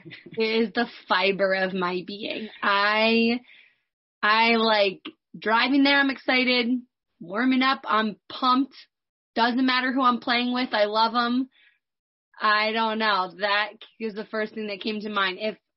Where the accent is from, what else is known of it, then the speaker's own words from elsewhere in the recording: New Jersey, United States; I'm from New Jersey.